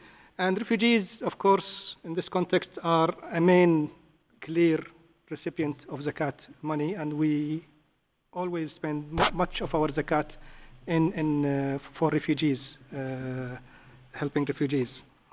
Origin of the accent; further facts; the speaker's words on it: Kuwait; I come from Kuwait, Jamiyat Sheikh Abdullah Nouri Charitable Society.